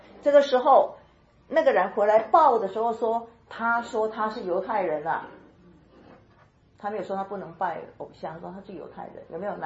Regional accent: Taiwan; 我是台湾人，所以我的话会有一点哈，没有像你们那么好。

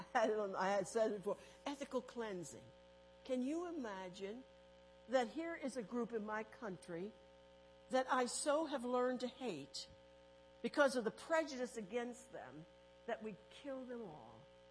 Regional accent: United States; Because as an American, they're a threat to us now.

